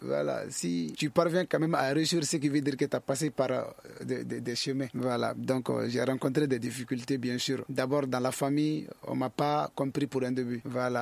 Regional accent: Bla, Ségou, Mali

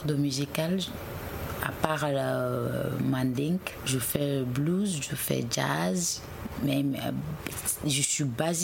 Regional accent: Wassoulou, Mali; Je viens de Wassolo. Je suis la fille

